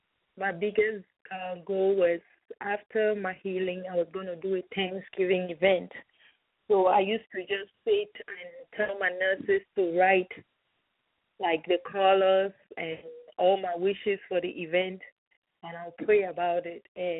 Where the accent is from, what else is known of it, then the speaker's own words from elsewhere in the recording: Cameroon; now in Wixom, United States; I'm originally from Cameroon. I'm a U.S. citizen based here in Wixom, Michigan, member of Christ Successful Life Southfield Branch.